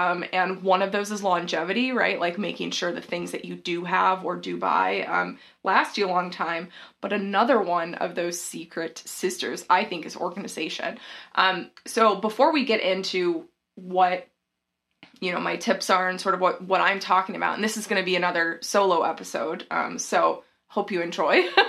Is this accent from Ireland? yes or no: no; the South, United States; which I've always thought sounded weird because I'm from the South and nobody says